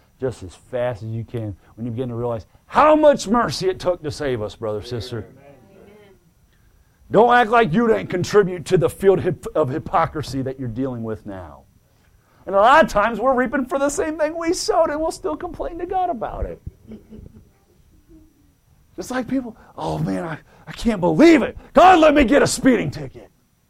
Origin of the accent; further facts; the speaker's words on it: Defiance, Ohio, United States; And we come over here. I'm from Defiance. He's from Napoleon.